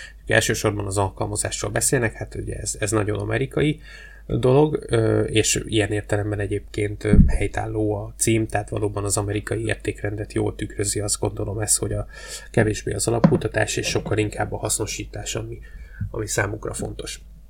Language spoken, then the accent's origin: Hungarian; Hungary; de hát én nyilván magyarként, magyar szemmel nézem a dolgokat.